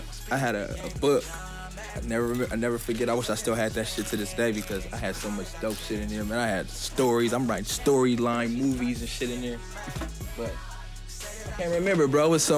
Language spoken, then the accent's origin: English; Seattle, Washington, United States; Because you got to think, we're from Seattle, too. It's diverse.